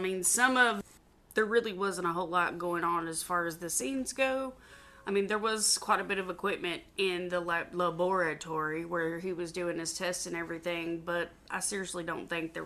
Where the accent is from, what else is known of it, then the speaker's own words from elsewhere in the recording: the South, United States; accent: Southern; I know I sound like a hick, and I'm from the South, and I apologize for that. I don't always pronounce things in the best way. My Southern accent does not allow me to do so